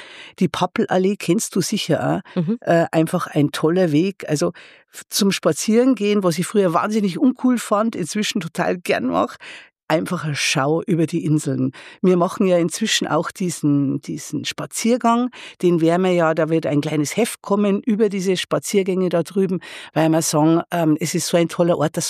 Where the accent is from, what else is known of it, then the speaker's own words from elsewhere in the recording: Bad Griesbach, Bavaria, Germany; now in Regensburg, Germany; Ich komme eigentlich aus Niederbayern, aus Bad Griesbach inzwischen. Damals war es noch ganz einfach, Griesbach im Rottal. Das ist auch schon zeitlang her, ne? Rund 62 Jahre. Ich bin einfach durch Studium nach Regensburg gekommen